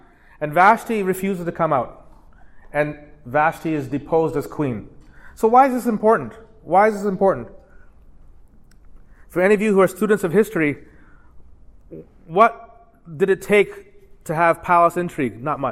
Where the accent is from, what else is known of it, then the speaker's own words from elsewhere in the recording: Canada; I'm a Canadian. I didn't have AP World History.